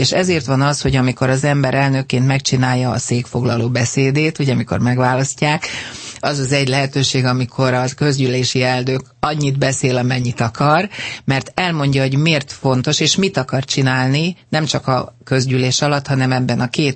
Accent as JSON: {"language": "Hungarian", "country": "Hungary", "said": "Én természetes magyarként és európaiként érzékenyen olyan prioritásokat is megfogalmaztam"}